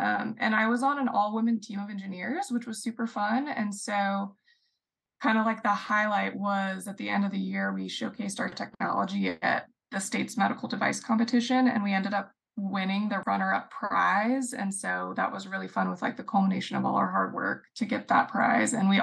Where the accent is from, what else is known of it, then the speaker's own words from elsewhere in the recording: Utah, United States; I'm originally from Utah, and I got my bachelor's degree at Utah State University in biochemistry.